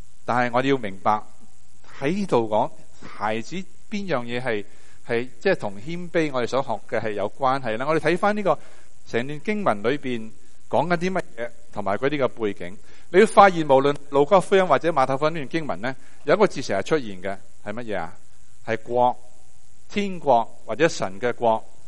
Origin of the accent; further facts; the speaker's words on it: China; 我们中国人这个固有的文化全是一个美德来的。